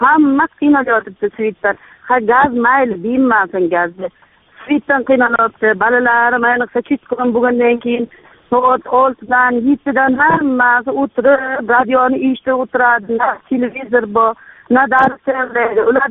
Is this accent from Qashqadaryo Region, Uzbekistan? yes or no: yes; Yakkabog', Qashqadaryo Region, Uzbekistan; Qashqadaryoni Yakkabog'idanman.